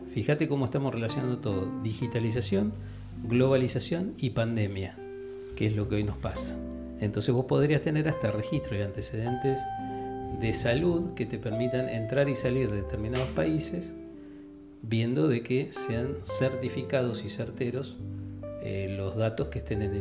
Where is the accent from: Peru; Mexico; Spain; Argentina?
Argentina; born there; Nosotros nacimos acá en Argentina